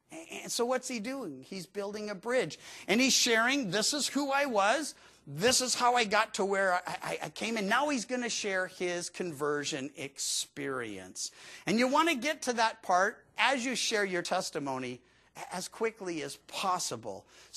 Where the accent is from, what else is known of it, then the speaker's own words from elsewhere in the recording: Georgia, United States; born there; they're like, yeah, I'm from Georgia. I'm like, oh, I was born there.